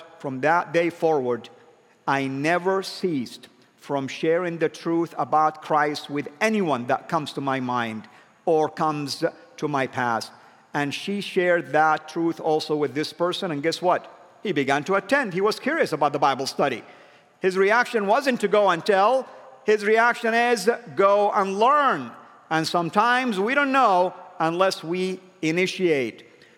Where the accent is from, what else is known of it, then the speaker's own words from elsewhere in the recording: Saudi Arabia; And yet, people also thought, because I am from Saudi, that I own an oil field.